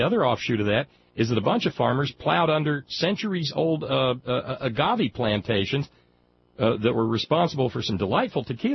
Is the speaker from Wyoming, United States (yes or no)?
no; Alabama, United States; accent: southern; where I grew up in Alabama, for instance, and that delightful southern accent with which I grew up